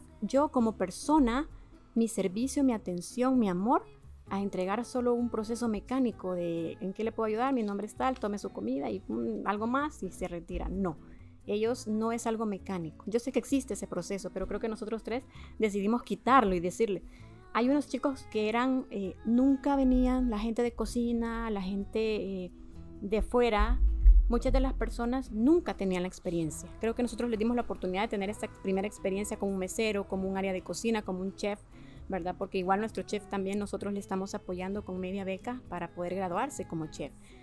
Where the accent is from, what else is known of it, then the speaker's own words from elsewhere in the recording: San Salvador, El Salvador; No somos de la zona, ¿verdad? Somos de San Salvador